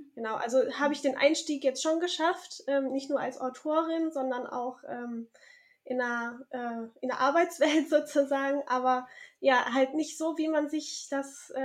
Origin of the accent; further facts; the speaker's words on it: Germany; now in Bornheim, Germany; 36 Jahre alt, wohne zurzeit zwischen Köln und Bonn. In Bornheim, so ein kleiner Ort, und bin aber aufgewachsen in Süddeutschland